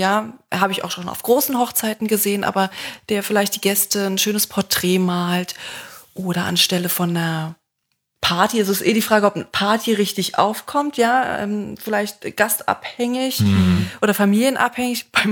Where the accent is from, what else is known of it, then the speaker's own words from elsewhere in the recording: Berlin, Germany; Ich bin Berliner, genau.